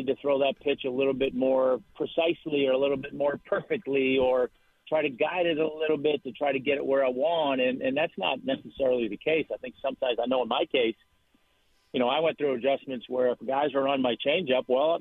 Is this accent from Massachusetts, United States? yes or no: yes; Boston, Massachusetts, United States; now in Atlanta, United States; I mean, look, I grew up in Boston, obviously, and you know, any time I go back to my parents' house, obviously I'm going home.